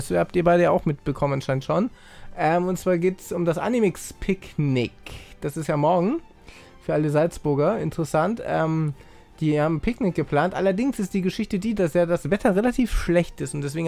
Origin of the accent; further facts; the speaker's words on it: Hamburg, Germany; Ich bin Hamburger, mir ist es egal.